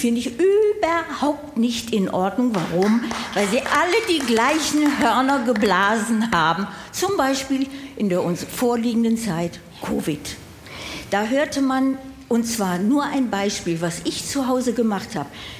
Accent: Salzburg, Austria; Ich komme aus Salzburg und bin gerade auf der Durchreise, bin mal wieder in Köln, habe hier studiert

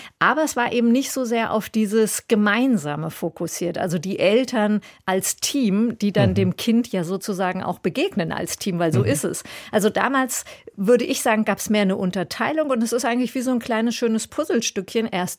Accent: Wetzlar, Hesse, Germany; ich bin ja aus Wetzlar.

